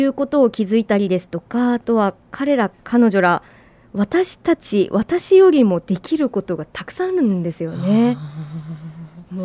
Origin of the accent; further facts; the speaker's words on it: Aomori, Japan; 当時の狭い視野だったら地元の青森だったのかもしれないですけれども